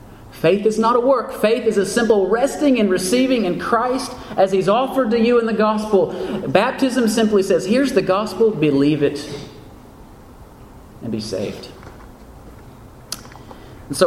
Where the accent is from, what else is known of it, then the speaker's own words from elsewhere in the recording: Texas, United States; You know, I grew up in Texas, and we see cattle ranchers.